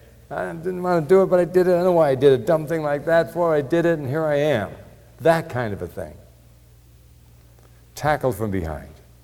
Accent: Pawtucket, Rhode Island, United States; I had a young man that I grew up with back in Pawtucket, Rhode Island.

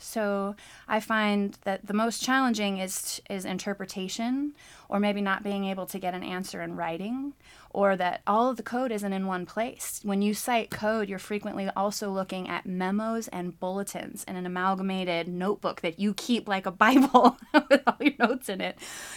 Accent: the South, United States; especially coming from the DARE community and growing up in the South and not being exposed to cannabis at all.

